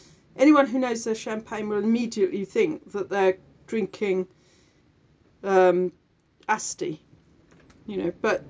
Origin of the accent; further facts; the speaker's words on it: United Kingdom; I'm British whether I want to be or not.